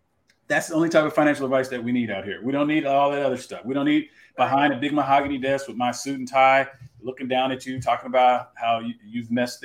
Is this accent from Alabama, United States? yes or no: no; Texas, United States; we want to help people in Texas. That's my home state.